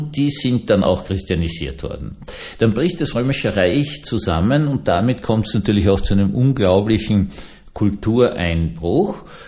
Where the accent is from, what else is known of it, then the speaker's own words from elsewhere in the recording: Vienna, Austria; Als Wiener ist man immer ganz stolz drauf